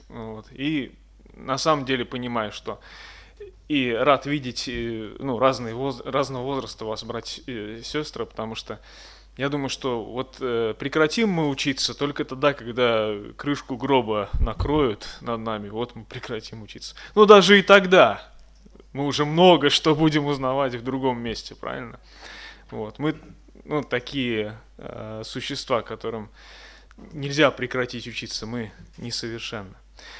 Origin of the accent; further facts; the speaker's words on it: Tolyatti, Samara Oblast, Russia; я из Тольятти.